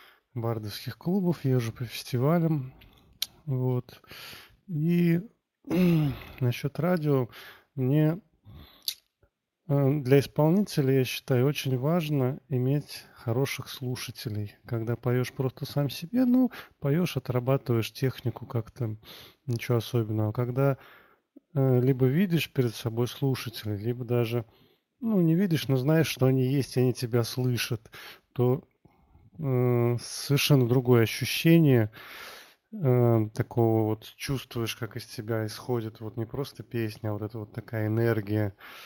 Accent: Saratov, Saratov Oblast, Russia; Это песня о моем родном городе Саратове частично.

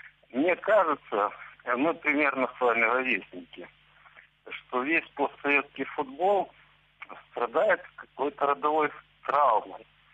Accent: Odesa, Odesa Oblast, Ukraine; Я из Одессы.

